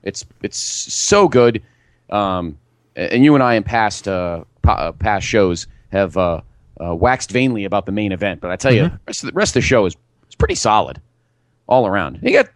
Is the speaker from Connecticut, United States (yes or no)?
yes; West Haven, Connecticut, United States; I know my hometown, West Haven, does.